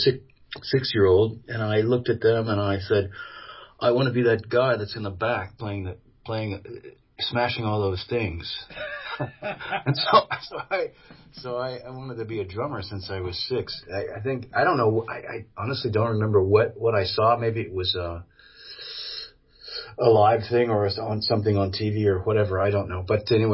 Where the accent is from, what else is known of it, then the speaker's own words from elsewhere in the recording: Ventura, California, United States; also born or lived in Los Angeles; I spent a lot of time growing up in Ventura in L.A.